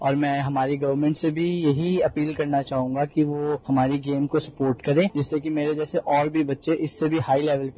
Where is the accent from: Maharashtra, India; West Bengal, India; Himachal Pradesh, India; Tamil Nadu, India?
Himachal Pradesh, India; Mahila; और मैं हिमाचल प्रदेश के चंबा डिस्ट्रिक्ट के छोटे से गांव महिला का रहने वाला हूं।